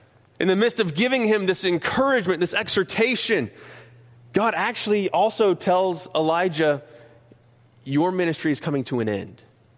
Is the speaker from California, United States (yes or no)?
no; North Carolina, United States; accent: North Carolina; I'm going to enunciate as much as my North Carolina accent will allow me to enunciate here.